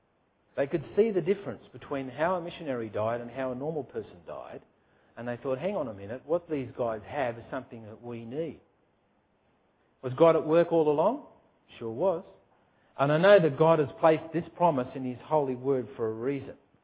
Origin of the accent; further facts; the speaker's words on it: Tamworth, New South Wales, Australia; I was born and raised in Tamworth, in northern New South Wales, country music capital.